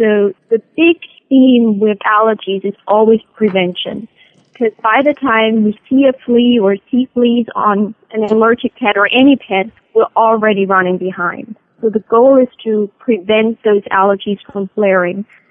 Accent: Salzburg, Austria; English is a second language; moved away as an adult; now in United States; I'm an Austrian native. I grew up in Salzburg. Maybe familiar with Salzburg from The Sound of Music.

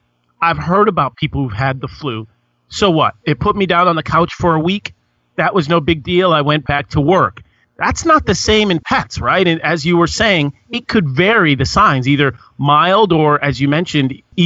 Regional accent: Connecticut, United States; I live in, I'll just pick a random state, Connecticut. No, it's not random. I'm actually from Connecticut.

